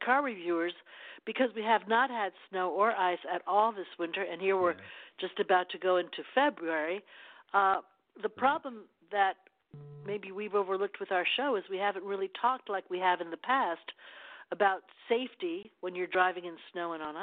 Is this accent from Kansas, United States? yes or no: no; New York, United States; moved away as an adult; also born or lived in New England; if you were born and raised in New York as I was and then lived in New England as I did for decades, you miss it.